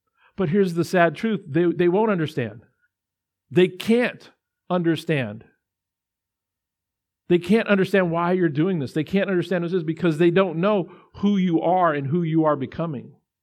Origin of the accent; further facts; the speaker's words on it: California, United States; born there; now in Texas, United States; I was born in California. Sorry, Texans, I couldn't change that. Got here as quick as I could.